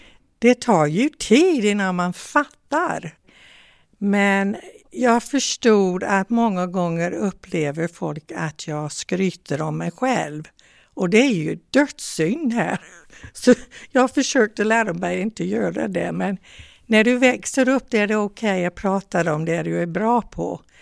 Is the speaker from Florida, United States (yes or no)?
yes; Tallahassee, Florida, United States; accent: Southern; Swedish is a second language; Jag är född i Tallahassee, Florida. Det är huvudstaden.